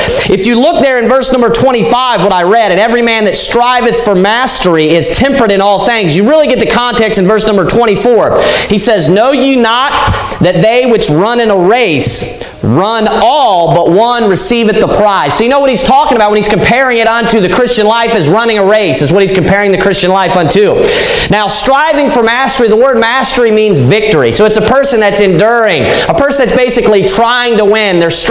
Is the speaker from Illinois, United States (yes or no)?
no; Kentucky, United States; I'm from Northern Kentucky. I'm from like Greater Cincinnati area.